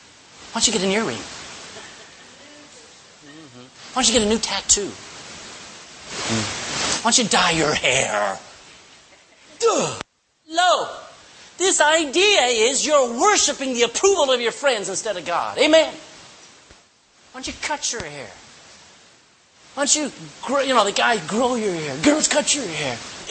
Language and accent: English; Texas, United States; I'm a Texan, all right? I'm a big Texan.